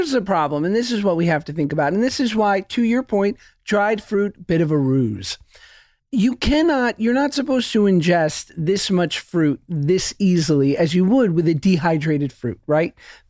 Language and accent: English; United States; Of course I have. I'm an American.